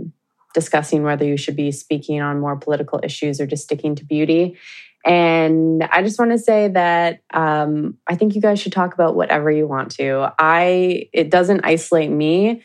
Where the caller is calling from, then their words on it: Vancouver, British Columbia, Canada; I'm from Vancouver, Canada.